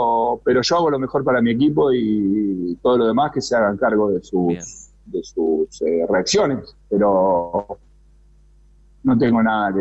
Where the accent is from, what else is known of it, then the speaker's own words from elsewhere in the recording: Argentina; moved away; yo vengo de Argentina